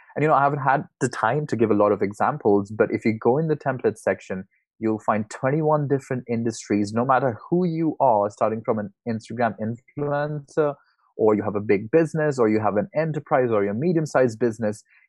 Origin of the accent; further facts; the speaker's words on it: India; English is a second language; moved away as an adult; now in Europe; So I'm originally from India. And initially I was doing, I came to Europe to do a PhD on marketing Shakespeare films.